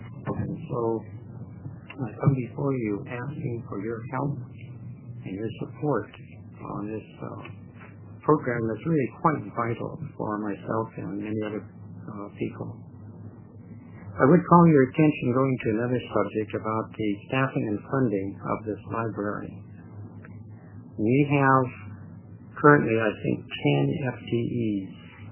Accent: Portland, United States; from Portland.

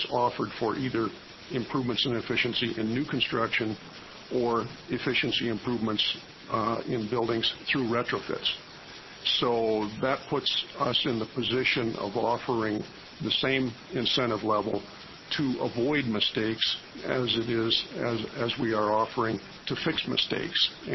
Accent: Bend, Oregon, United States; from Bend.

